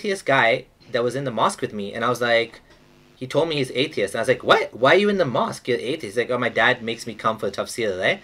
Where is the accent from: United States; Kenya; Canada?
Kenya; but we're not from Pakistan, we're from Kenya. We grew up in Kenya. My parents were born in Kenya. My grandparents were born in Kenya. So we were in Kenya.